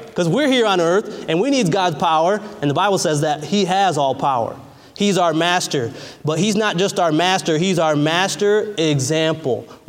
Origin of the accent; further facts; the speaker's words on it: Michigan, United States; But I'm originally from Michigan, just 45 minutes so north of Detroit. I grew up in kind of the suburban areas